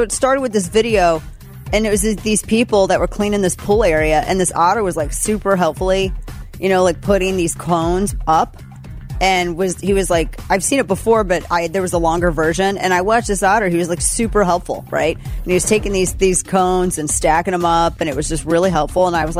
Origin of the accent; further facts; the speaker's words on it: St. Louis, Missouri, United States; And I'm from St. Louis.